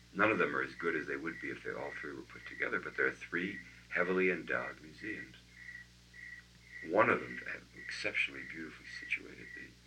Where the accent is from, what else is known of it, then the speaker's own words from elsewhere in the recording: Cleveland, Ohio, United States; And of where I grew up in Cleveland, the closest I could get to the feeling of San Francisco is the spring.